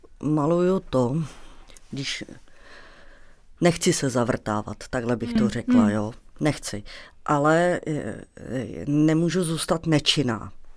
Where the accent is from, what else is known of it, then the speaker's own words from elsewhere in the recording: Karlovy Vary, Karlovy Vary Region, Czechia; No, já jsem se narodila v Karlových Varech, takže jsem byla obklopená celý dětství přírodou.